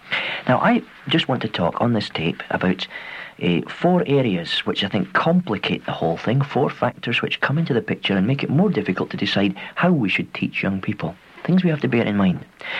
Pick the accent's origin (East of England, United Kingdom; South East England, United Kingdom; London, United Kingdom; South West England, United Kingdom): South West England, United Kingdom; Swindon; my hometown, Swindon in Wiltshire